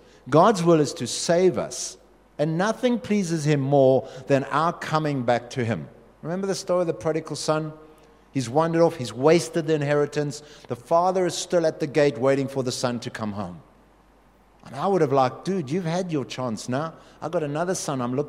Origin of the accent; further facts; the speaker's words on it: South Africa; You know, we didn't function like that as South African soldiers.